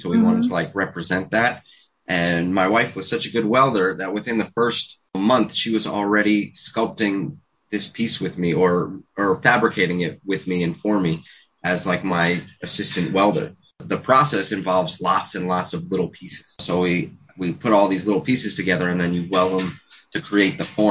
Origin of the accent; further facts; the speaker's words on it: Ferndale, New York, United States; So I was born and raised in Ferndale, New York, in the Bethel area.